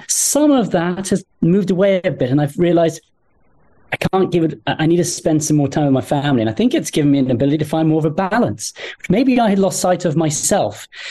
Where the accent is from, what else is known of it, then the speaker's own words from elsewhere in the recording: United States; You know, despite the accent, I'm an American, a proud American.